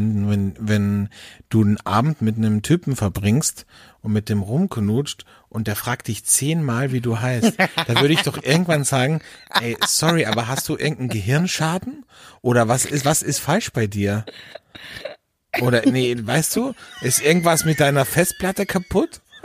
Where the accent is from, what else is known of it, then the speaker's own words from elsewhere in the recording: Austria; now in Cologne, Germany; Und früher habe ich immer gesagt, nein, ich bin aus Österreich.